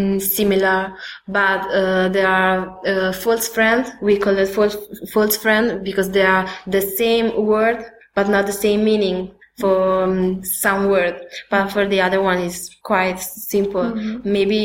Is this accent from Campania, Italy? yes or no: yes; Naples, Campania, Italy; English is a second language; My favorite, I came from Naples, and Naples born the pizza, so for me it's, I love pizza, yeah, but Naples pizza, only the Naples pizza, not the Italy pizza, because it's not the same.